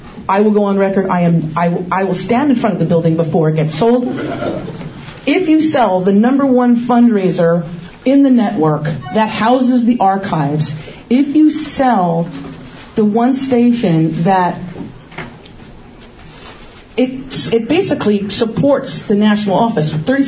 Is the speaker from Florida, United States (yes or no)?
no; California, United States; I grew up in the Valley, and so I went to Northridge Skateland, the place that we're having this big celebration.